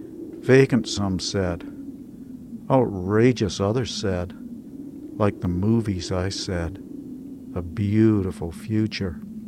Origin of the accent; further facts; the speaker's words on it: Ireland; moved away; Yeah, I'm Irish, although I've been out of the country a while, as you can tell.